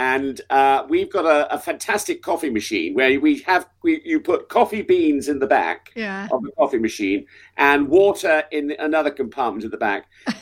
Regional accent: Oldham, North West England, United Kingdom; born there; I'm still proud of the fact that I was born in Oldham, and I've got lots of affiliations with Oldham

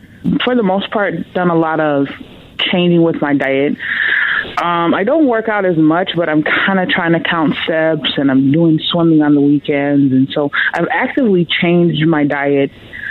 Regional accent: the South, United States; You know, like I'm from the South. I've eaten fried chicken all my life

